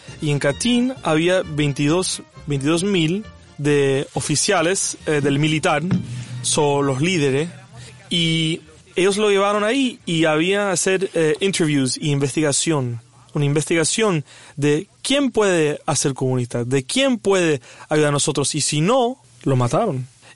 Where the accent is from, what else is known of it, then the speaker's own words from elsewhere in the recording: Poland; con una cultura similar, con la que nosotros somos todo polaco junto